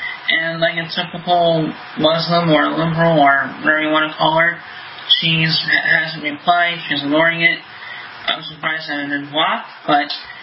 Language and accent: English; United States; now in Israel; So, you know, with me being American in Israel, you know, that's red flags automatically.